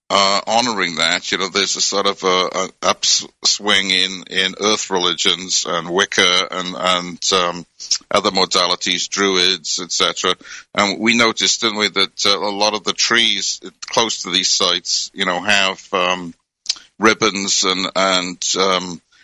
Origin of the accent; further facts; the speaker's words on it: United Kingdom; growing up in Britain as I did